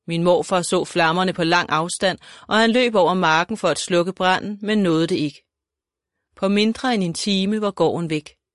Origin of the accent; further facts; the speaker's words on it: Stevns, Zealand, Denmark; 1942 fødte Annie en lille datter med store blå øjne og lyst hår. Det er mig. Jeg er opvokset på Stævns, helt ude på klinten. Der var hav for enden af marken